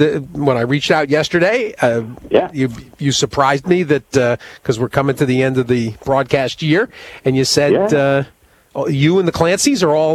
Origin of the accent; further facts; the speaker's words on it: Manchester, Connecticut, United States; you know, I grew up in Manchester, Connecticut.